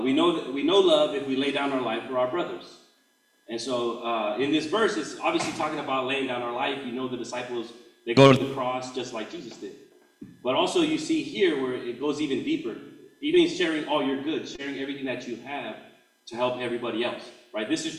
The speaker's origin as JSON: {"language": "English", "town": "San Jose", "region": "California", "country": "United States", "tie": "born or raised there", "said": "And so as a young man, I grew up here in San Jose. I grew up 18 years. I served 10 years in the Army."}